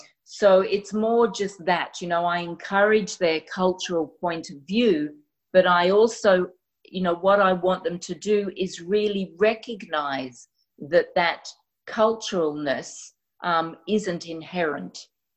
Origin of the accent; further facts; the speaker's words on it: Australia; accent: Australian; Because my accent, even the Aussie accent, can be a bit challenging for people.